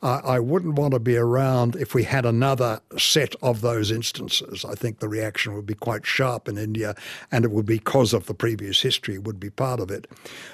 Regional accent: Australia; So I think that that is an important part of one's work as a diplomat, as an Australian diplomat.

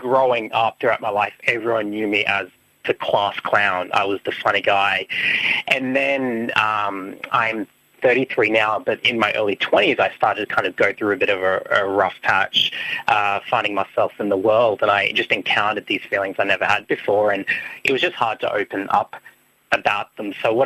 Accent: Australia; I was born and raised here.

